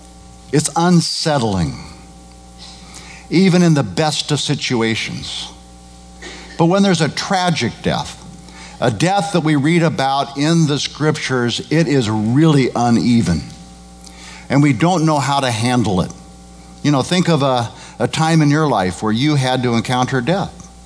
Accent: Midwest, United States; because I grew up in the Midwest, and every spring I would see clouds

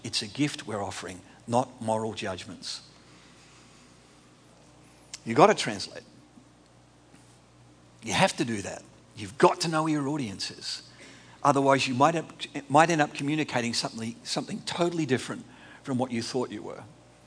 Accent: Australia; But I'm Australian enough to want to tell you that so you actually hear just the virulence of his response.

